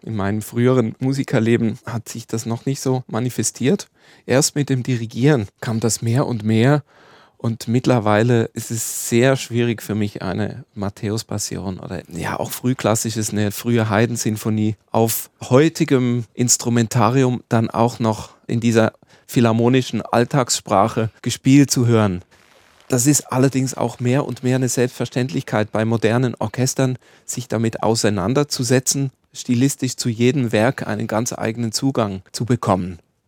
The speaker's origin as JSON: {"language": "German", "country": "Switzerland", "moved": "yes", "said": "weil ich jetzt halt sehr viel mehr im flachen Land unterwegs bin, als dort, wo ich herkomme, aus der Schweiz."}